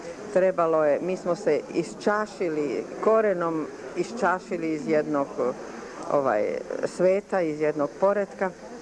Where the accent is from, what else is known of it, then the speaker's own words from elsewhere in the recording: Zagreb, City of Zagreb, Croatia; Ja sam došla iz Zagreba 46. godine i došla sam da radim u kadrovsko odeljenje Centralnog komiteta na godinu, dve maksimum.